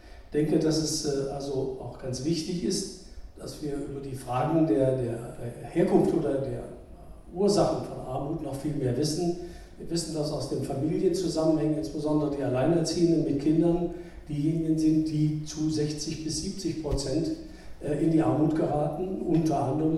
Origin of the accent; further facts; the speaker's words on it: Salzgitter, Lower Saxony, Germany; hier in den Städten wie Laatzen, Hannover, Salzgitter, wo ich herkomme